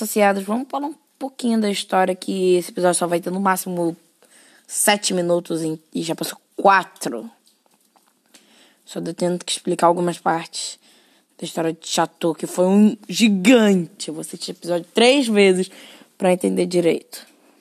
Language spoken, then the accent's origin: Portuguese; Rio de Janeiro, Brazil; Eu sou carioca. Nasci no Rio.